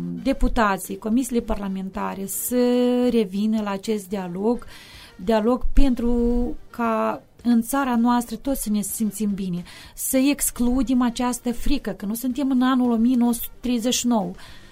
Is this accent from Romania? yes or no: no; Selemet, Cimișlia District, Moldova; îmi iubesc foarte mult satul meu de Baștină, Selimet, îmi iubesc oamenii de la țară